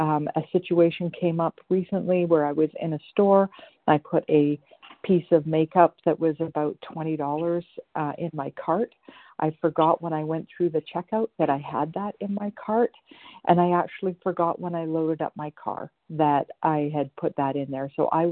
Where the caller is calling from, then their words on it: British Columbia, Canada; I'm calling from BC, Canada this morning.